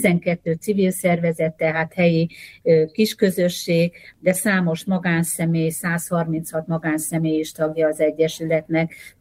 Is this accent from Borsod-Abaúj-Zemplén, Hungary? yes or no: no; Gencsapáti, Vas, Hungary; Én egy Szombathely melletti, az Zalai relációhoz képest ez egy nagy település, Gencsapátiban születtem, ott éltem, ott eszméltem a fiatalkoromra